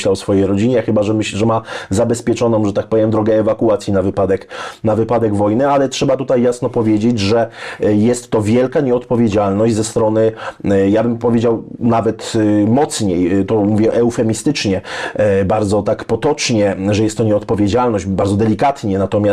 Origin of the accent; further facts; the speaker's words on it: Częstochowa, Silesian Voivodeship, Poland; bo ja się wychowałem w robotniczej dzielnicy Częstochowy na częstochowskim Rakowie